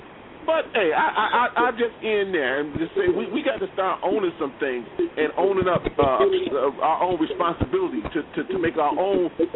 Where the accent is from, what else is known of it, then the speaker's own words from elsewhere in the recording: Maryland, United States; I'm from Maryland.